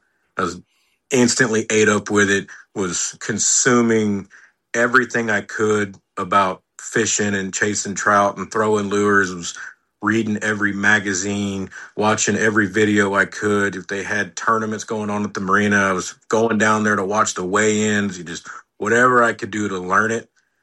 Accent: Corpus Christi, Texas, United States; I was born and raised here. I grew up. If you've ever been to Corpus, I'm born and raised in Flower Bluff, right here on the coast. I still live here to this day. I've never left.

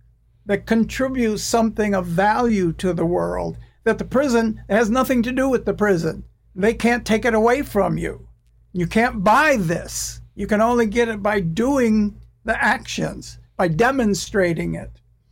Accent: United States; You do this in England, you're British, but I'm an American.

